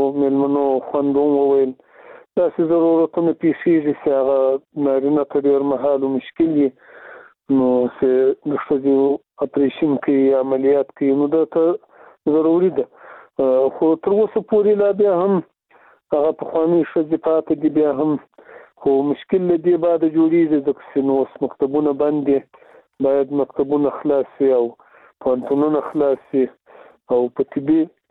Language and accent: Pashto; Afghanistan